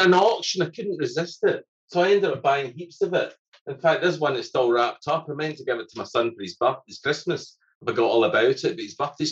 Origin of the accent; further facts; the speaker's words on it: Scotland, United Kingdom; being Scottish